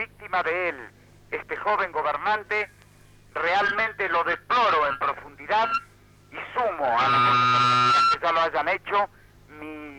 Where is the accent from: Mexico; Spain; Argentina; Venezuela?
Argentina; He estado en los Estados Unidos, en los estados sureños, hace ya algunos años. Y le advierto que como argentino he sentido una reacción epidérmica